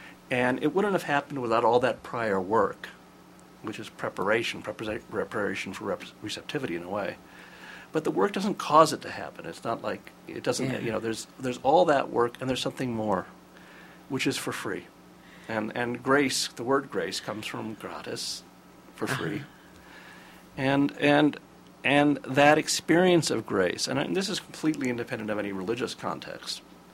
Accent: California, United States; I grew up in California, went to school at Santa Cruz

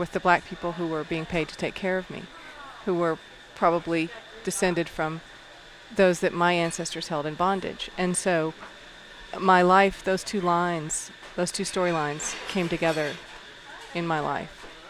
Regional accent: Birmingham, Alabama, United States; born there; I was born in Birmingham in 1963, in the summer of 1963

